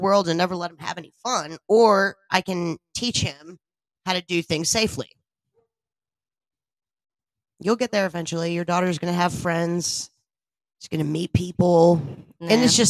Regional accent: Boston, Massachusetts, United States; Now, we grew up in Boston.

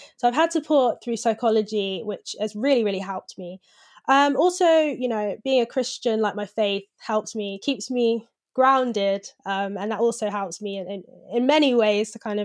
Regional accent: Coventry, West Midlands, United Kingdom; At my school, I was one of the minority. I went to a private school in Coventry.

